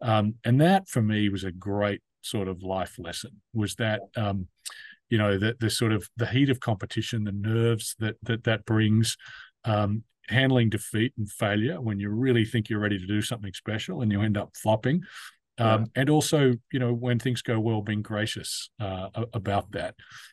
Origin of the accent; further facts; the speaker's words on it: Australia; So I grew up in Australia.